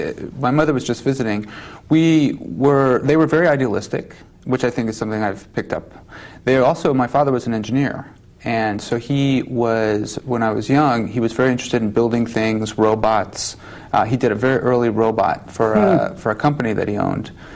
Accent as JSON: {"language": "English", "town": "Ibadan", "region": "Oyo", "country": "Nigeria", "tie": "born there", "said": "I was born in Nigeria, in a town called Ibadan, and my parents were there doing teaching."}